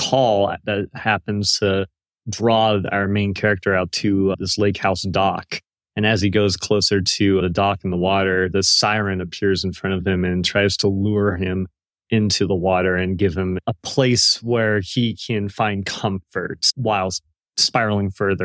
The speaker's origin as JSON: {"language": "English", "town": "Everett", "region": "Washington", "country": "United States", "tie": "born or raised there", "lives_now": "Seattle, United States", "said": "Yes, sir. I'm born and raised. I grew up in Everett, Washington, and then lived in Seattle for the last 10 years or so now."}